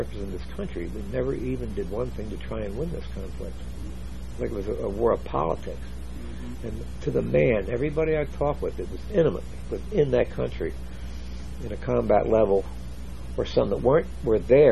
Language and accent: English; United States; That I was very ashamed as an American to even be associated with that name